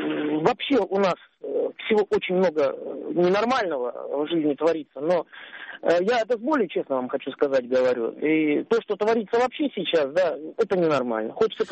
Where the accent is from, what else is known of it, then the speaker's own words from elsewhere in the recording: Volgograd, Volgograd Oblast, Russia; я предприниматель из Волгограда.